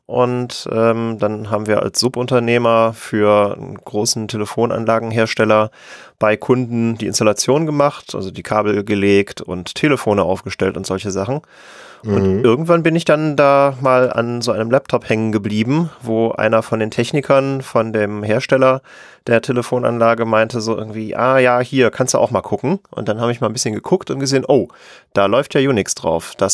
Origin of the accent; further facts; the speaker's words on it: North Rhine-Westphalia, Germany; Ich komme aus der Nähe von Köln